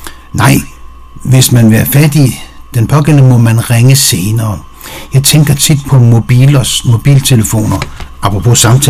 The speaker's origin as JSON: {"language": "Danish", "town": "Copenhagen", "region": "Capital Region of Denmark", "country": "Denmark", "said": "I min barndom var der jo, jeg er københavner, som I ved, i min barndom, der var der mange mejerier i København."}